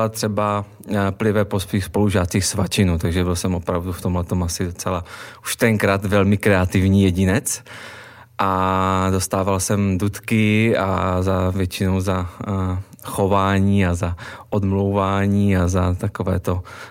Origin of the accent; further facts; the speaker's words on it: Polanka nad Odrou, Moravian-Silesian Region, Czechia; sice jsem ostravský patriot, ale vyrostl jsem na vesnici kousek od Ostravy v Polance nad Odrou